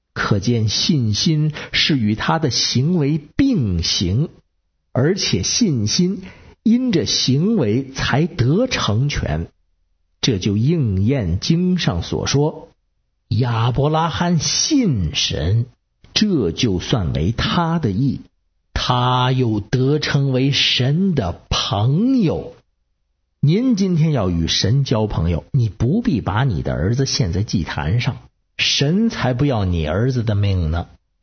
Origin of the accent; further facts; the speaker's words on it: Beijing, China; ，如果下次我有空还得接着跟您聊。